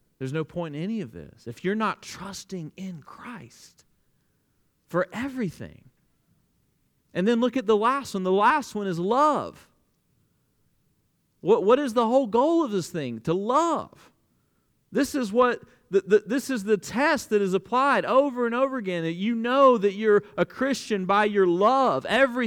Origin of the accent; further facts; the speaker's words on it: Alabama, United States; I grew up in the Bible Belt, and I know this is hard for you to believe, but the Bible Belt of South Alabama is even more of a Bible Belt than Kentucky. I grew up with familiarity around the Christian life.